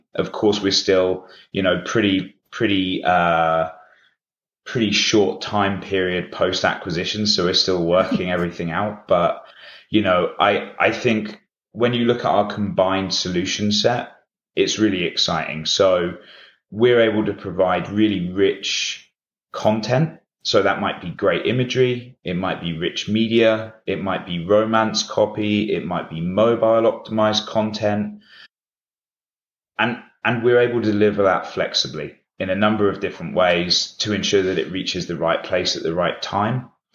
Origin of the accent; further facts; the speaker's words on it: United Kingdom; So we're headquartered in the UK, hence my accent.